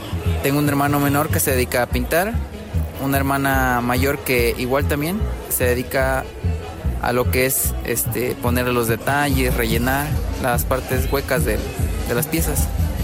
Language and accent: Spanish; Xaritla, Guerrero, Mexico; Hola, mucho gusto … yo vengo de Xaritla, Guerrero.